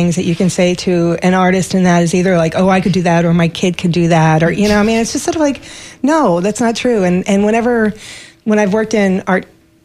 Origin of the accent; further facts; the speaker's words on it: New York, United States; I grew up in New York by all the Puerto Ricans.